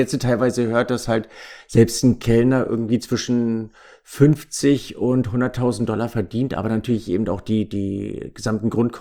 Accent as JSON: {"language": "German", "country": "Germany", "accent": "German", "said": "auch mit meinem stark deutschen Akzent dort zu reden"}